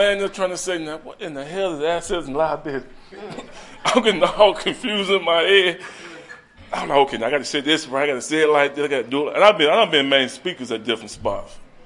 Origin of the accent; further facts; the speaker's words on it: North Carolina, United States; I'm from North Carolina, I'm a country boy, born and raised in North Carolina. My grandma raised me.